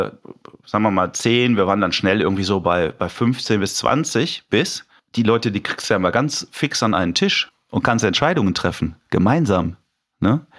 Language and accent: German; Solingen, North Rhine-Westphalia, Germany; also born or lived in Cologne; damals noch in meiner Heimatstadt in Solingen und kann daher, ich bin jetzt gerade 54 geworden